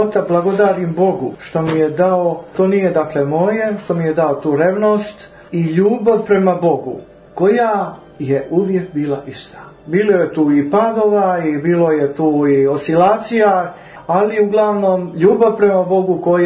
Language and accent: Serbian; Montenegro; ja sam iz Crne Gore